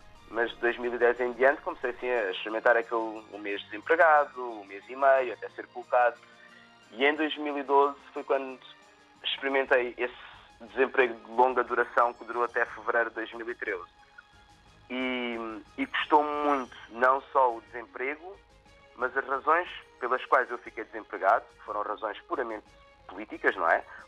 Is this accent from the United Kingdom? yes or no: no; Portugal; moved away; sou português, nunca vou ser nem angolano, nem inglês, nem espanhol, eu sou português